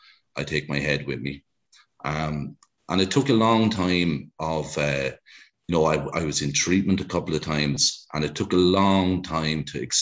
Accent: Wexford, Leinster, Ireland; also born or lived in New York / Canada / Dublin; my background is I'm born and raised in Wexford, and I've spent a couple of decades kind of working in different places, New York and Canada, primarily in Dublin

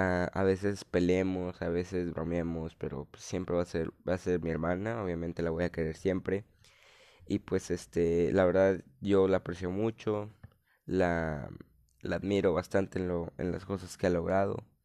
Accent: Monterrey, Nuevo León, Mexico; born there; Nací en Monterrey, Nuevo León, el 21 de diciembre del 2006.

